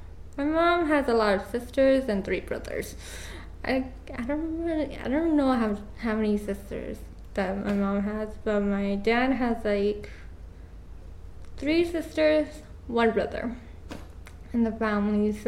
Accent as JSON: {"language": "English", "country": "Bangladesh", "said": "I'm from Bangladesh, but I was born here. So I actually like lived here for such a long time, but actually I went to Bangladesh when I was younger, and I have a lot of relatives"}